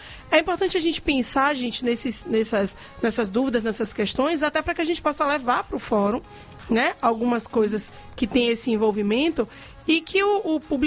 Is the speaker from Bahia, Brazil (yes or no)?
yes; Salvador, Bahia, Brazil; Para que ela vai ser útil para mim, como soteropolitana, para utilizar essa lei no dia a dia.